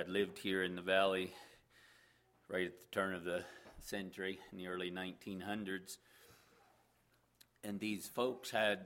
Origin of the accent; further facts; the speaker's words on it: Pennsylvania, United States; And it's interesting, like growing up in Pennsylvania, the roads, or a lot of places back east, the roads curve around and there's all kinds of hills